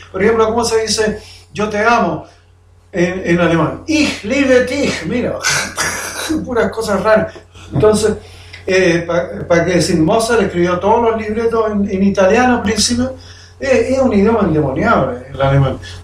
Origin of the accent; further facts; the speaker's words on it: Viña del Mar, Valparaíso, Chile; La gente, incluso en Inglaterra, me dicen que cuando digo yo soy chileno, no, tú no soy chileno, soy inglés.